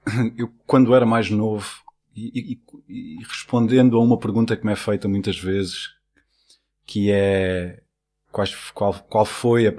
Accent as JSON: {"language": "Portuguese", "region": "Luanda", "country": "Angola", "tie": "born there", "said": "Nós nascemos em Luanda, na banda."}